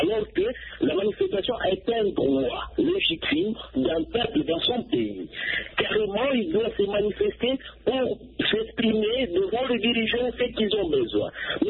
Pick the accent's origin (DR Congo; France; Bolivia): DR Congo; comme si chez nous, en RDC